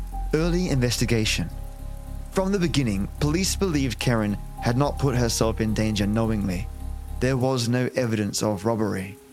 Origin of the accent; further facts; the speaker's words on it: Perth, Western Australia, Australia; Perth, a city that was then slower, smaller, and more intimate, and I should know because it was my hometown.